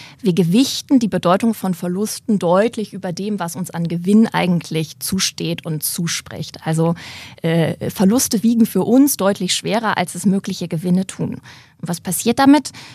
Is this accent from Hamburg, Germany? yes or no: yes; Hamburg, Germany; ich komme ja aus dem Norden, aus Hamburg.